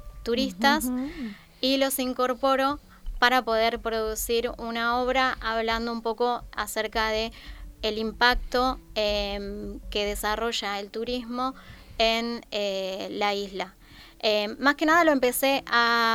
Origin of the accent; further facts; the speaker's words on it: Argentina; Yo porque soy argentina y por lo menos de la ciudad, incluso de la que soy, no existen estas posibilidades.